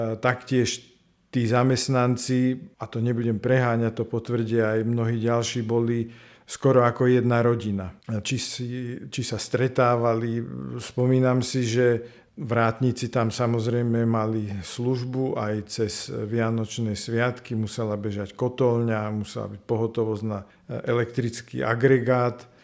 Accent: Banská Štiavnica, Banská Bystrica Region, Slovakia; už patrím medzi seniorov, som Štiavnicku odieta a som sa narodil v Štiavnici 13. marca, bola to nedeľa v hornej nemocnici.

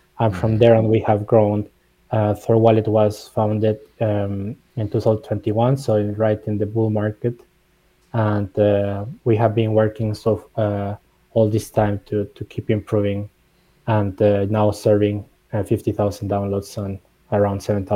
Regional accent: Mexico; English is a second language; I'm originally from Mexico.

